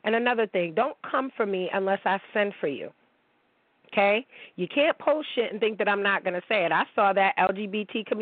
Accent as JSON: {"language": "English", "town": "Niagara Falls", "region": "New York", "country": "United States", "said": "I'm from Niagara Falls, but my mom is this and my dad is black. No, you're just American."}